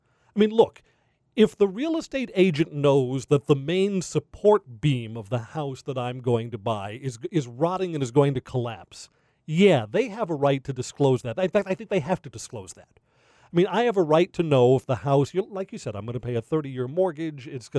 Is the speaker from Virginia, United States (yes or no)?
no; Brooklyn, New York, United States; I grew up in Brooklyn, New York. And when I was a kid, I mean, when I was first born, the house that my family brought me home to was an apartment in Brooklyn.